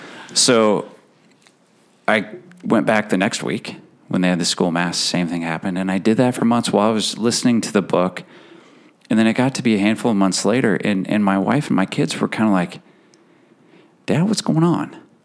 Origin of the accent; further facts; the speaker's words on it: Iowa, United States; I'm from Iowa.